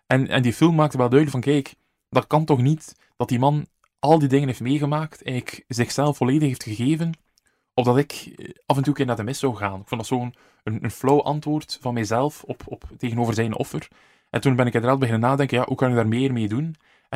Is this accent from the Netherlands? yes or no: no; Damme, Flanders, Belgium; Opgegroeid in Damme, een beetje een plattelandsparochie.